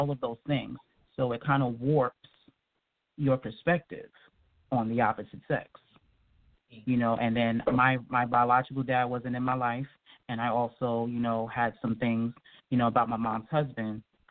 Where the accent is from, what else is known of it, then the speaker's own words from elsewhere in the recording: New York, United States; I was a fat girl, and I grew up north in New York. And unlike down south